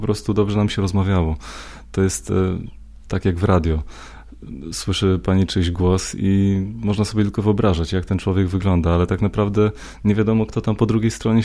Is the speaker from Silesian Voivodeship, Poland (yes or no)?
no; Jarnuty, Podlaskie Voivodeship, Poland; To jest mój dom rodzinny. Mieszkamy w Jarnutach koło Łomży. To są moje rodzinne strony